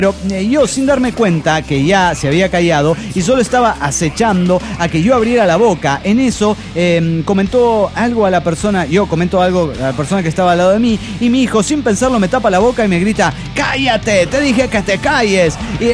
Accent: Viale, Entre Ríos, Argentina; de Viale, Argentina.

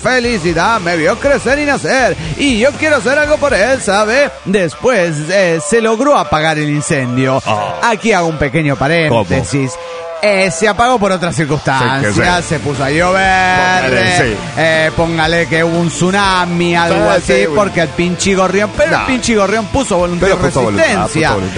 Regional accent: Monterrey, Nuevo León, Mexico; de Monterrey, Nuevo León, México.

